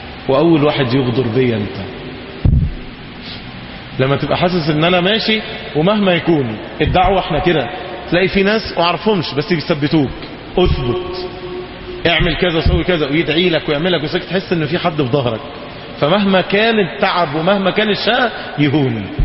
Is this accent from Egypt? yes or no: yes; Egypt; أول ما عرف أن أنا مصري